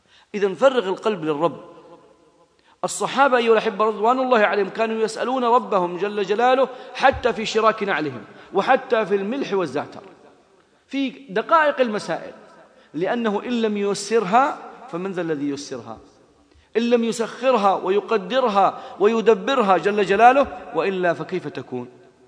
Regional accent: south, Saudi Arabia; عندنا في الجنوب، في جنوب المملكة، في المنطقة الجنوبية

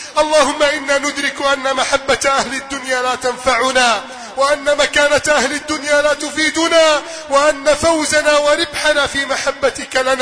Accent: Egypt; بلدنا مصر

